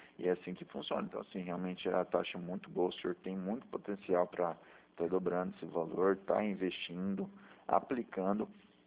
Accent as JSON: {"language": "Portuguese", "town": "Maringá", "region": "Paraná", "country": "Brazil", "said": "Eu sou de Maringá."}